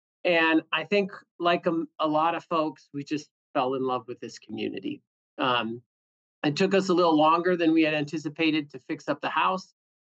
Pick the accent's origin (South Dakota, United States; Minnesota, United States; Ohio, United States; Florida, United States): South Dakota, United States; Sioux Falls; I grew up in just outside of Sioux Falls, South Dakota.